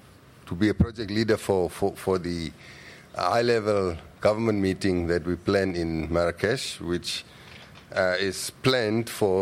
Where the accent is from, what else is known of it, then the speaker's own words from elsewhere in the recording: Namibia; I'm from Namibia.